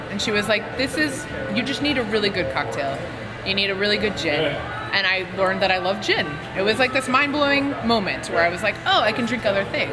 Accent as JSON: {"language": "English", "town": "Lawrence", "region": "Kansas", "country": "United States", "tie": "born or raised there", "said": "moved back to my hometown in Lawrence, and got a job at this restaurant called 715."}